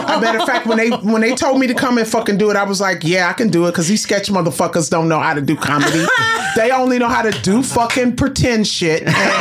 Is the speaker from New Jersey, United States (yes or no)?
no; Compton, California, United States; Have you been to Compton? Because I'm from Compton.